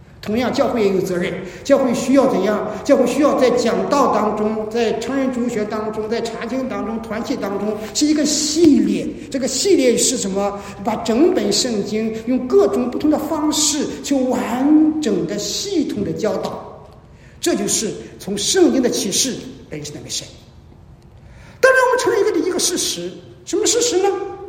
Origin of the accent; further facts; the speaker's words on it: China; now in Canada; 可能是我们中国人的神那个天等等